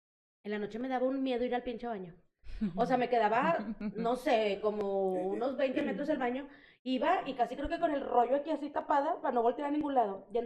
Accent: Monterrey, Nuevo León, Mexico; Digo, nosotros somos de Monterrey.

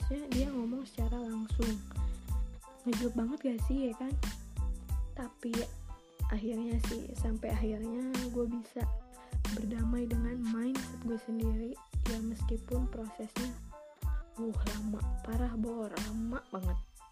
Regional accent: Bogor, West Java, Indonesia; born there; Gue kelahiran Bogor tanggal 4 Agustus tahun 2000.

